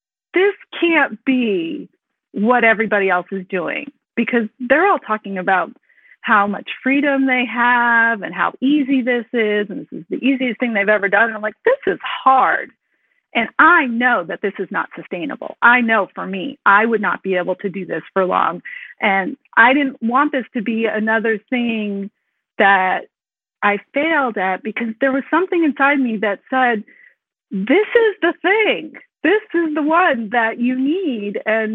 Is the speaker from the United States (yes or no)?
yes; Elk Grove, United States; from Elk Grove.